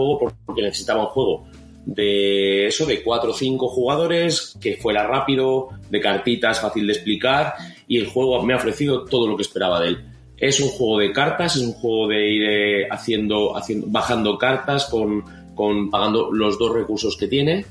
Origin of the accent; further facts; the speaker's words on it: Spain; Pero bueno, soy español, joder.